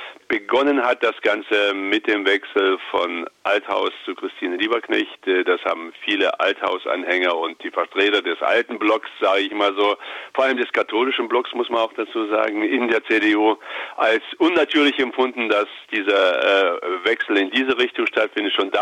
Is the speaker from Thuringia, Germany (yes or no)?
yes; Erfurt, Thuringia, Germany; Also wir sollten uns auch hier als Erfurter des Glücks bewusst sein, dass wir eben halt so nah an den Bergen dran liegen